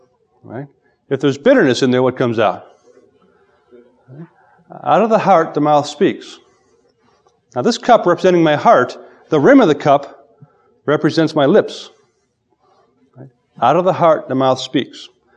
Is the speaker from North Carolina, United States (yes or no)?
no; Chicago, Illinois, United States; I grew up in the South Side, inner city, Chicago.